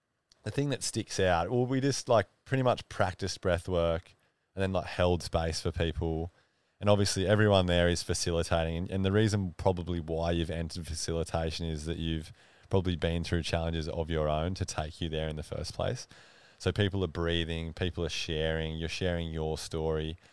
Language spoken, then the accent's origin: English; Ulladulla, New South Wales, Australia; with a guy called Matt Kinnair from Ulladulla, actually, from my hometown.